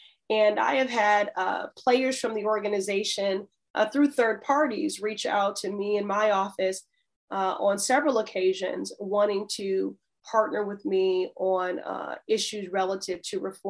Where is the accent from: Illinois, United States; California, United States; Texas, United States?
Illinois, United States; Chicago; So I was raised in Chicago. I lived there 18 years.